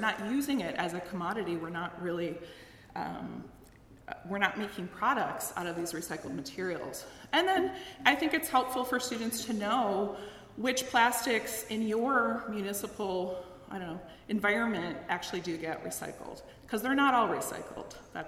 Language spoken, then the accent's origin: English; California, United States; I'm from California, so we're legislating a lot of plastic usage.